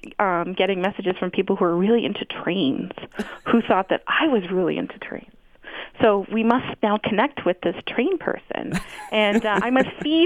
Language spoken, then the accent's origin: English; Toronto, Ontario, Canada; growing up in Toronto and riding the TTC since I was 12